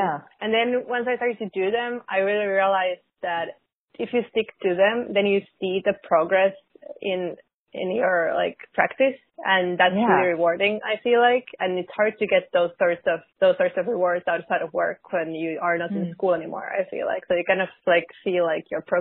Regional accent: Finland; English is a second language; moved away as an adult; also born or lived in United Kingdom; now in New York, United States; I'm 29. I'm originally from Finland, but I moved to the UK after college and then to New York about 3 years ago.

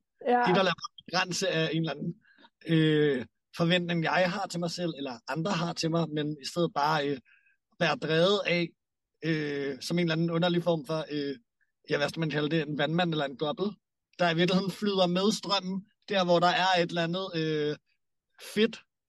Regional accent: Copenhagen, Capital Region of Denmark, Denmark; jeg er født og opvokset i Store København, og er meget rundet af især København, og med alt det pulserende liv, der på en eller anden måde er der.

